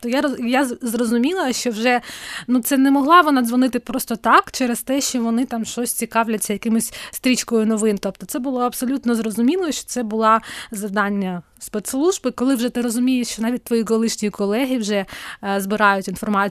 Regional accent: Crimea, Ukraine; а я взагалі-то не з Львова, я взагалі-то кримчанка.

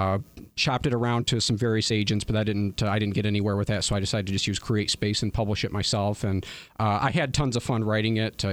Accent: Battle Creek, Michigan, United States; I'm originally from Battle Creek. I moved to the area in 2012 when I was originally offered this position.

